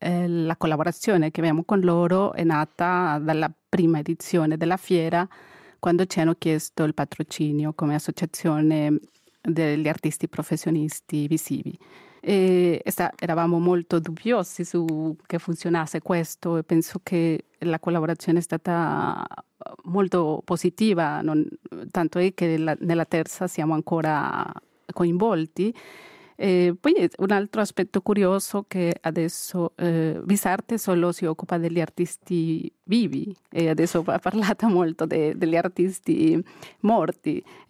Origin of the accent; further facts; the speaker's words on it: Mexico; io, essendo messicana